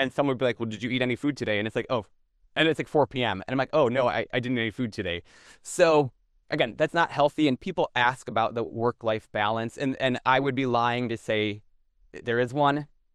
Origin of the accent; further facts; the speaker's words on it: Midwest, United States; as a Midwesterner, Iowa is not my favorite primary state.